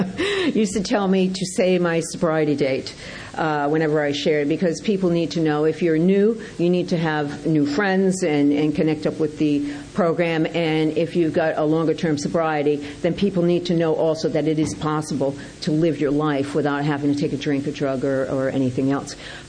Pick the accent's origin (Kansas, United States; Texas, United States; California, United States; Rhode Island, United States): Rhode Island, United States; But I grew up in Rhode Island, from Irish, Polish, English, Roman Catholic family